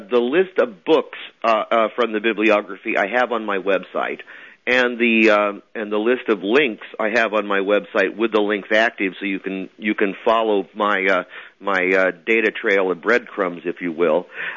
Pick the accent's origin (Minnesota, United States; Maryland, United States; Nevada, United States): Nevada, United States; Reno; Now, I'm from Reno, a gambling town